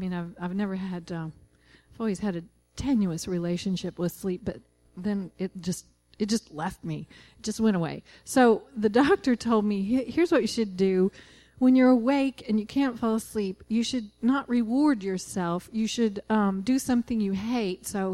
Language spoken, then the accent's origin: English; Kentucky, United States; also born or lived in Tucson; I lived for about 2 decades of my life in Tucson, but always I grew up in Eastern Kentucky and always wanted to come home to where my extended family is, and finally was able to do that.